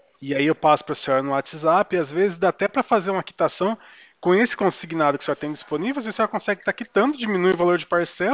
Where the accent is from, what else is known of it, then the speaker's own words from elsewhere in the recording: Porto Ferreira, São Paulo, Brazil; Eu sou do interior de São Paulo, Porto Ferreira.